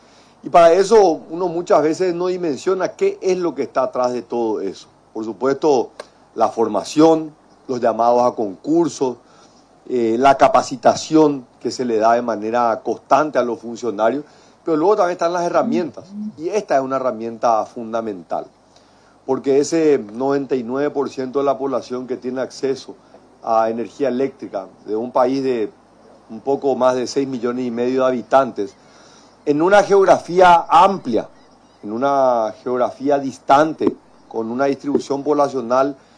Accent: Paraguay; la verdad que entusiasma como paraguayo ver a nuestra empresa pública

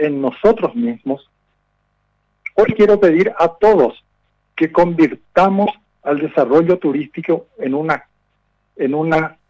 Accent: Paraguay; Así somos los paraguayos. Somos capaces, somos creativos, somos tenaces, estamos llenos de recursos.

